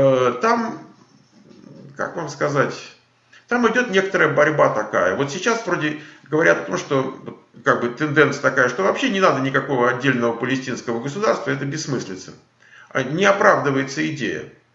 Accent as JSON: {"language": "Russian", "country": "Ukraine", "moved": "yes", "lives_now": "Sunnyvale, United States", "said": "Я из Украины, есть права."}